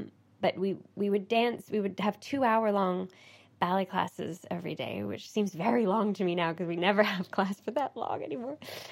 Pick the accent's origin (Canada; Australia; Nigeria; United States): Canada; Toronto, Ontario; moved away as an adult; now in United Kingdom; I'm from Toronto in Canada originally, but I have lived here 11 years. I think I've picked up a few sort of slight, well, maybe English expressions or a few things. Maybe I sound very Canadian to English people